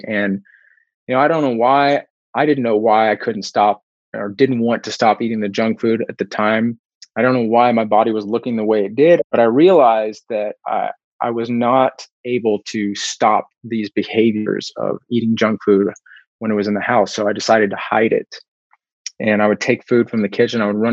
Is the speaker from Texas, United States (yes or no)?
yes; Austin, Texas, United States; also born or lived in Houston; So I'm originally from Houston. I was born in Houston, but then I grew up in Austin, Texas. Yeah. So okay. I'm a native Texan.